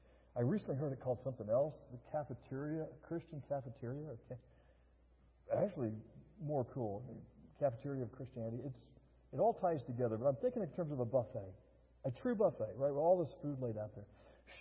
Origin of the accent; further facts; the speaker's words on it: United States; And because I'm raised in America, because I'm an American, I'm thinking that doesn't make any sense